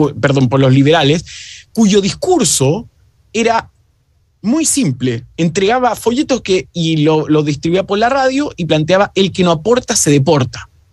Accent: Chile; nosotros como chilenos somos sumamente isleños.

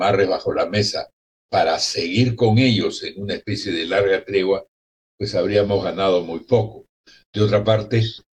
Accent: Peru; Parece que soy, como tantos peruanos, más un presentista que un futurista.

